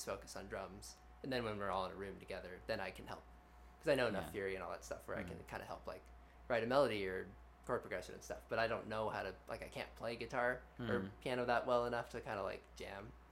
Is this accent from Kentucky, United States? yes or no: yes; Louisville, Kentucky, United States; because I grew up in Louisville, actually, and I love being, like, a suburban slash urban